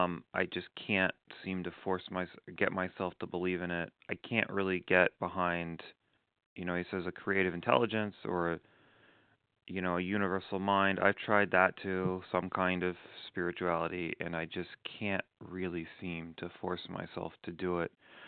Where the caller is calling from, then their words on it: Arizona, United States; I'm in Arizona.